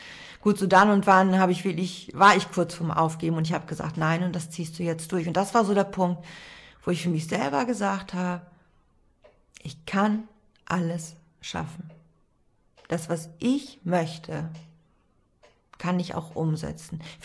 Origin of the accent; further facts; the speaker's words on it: Lower Saxony, Germany; ich komme aus Ostfriesland, plattes Land.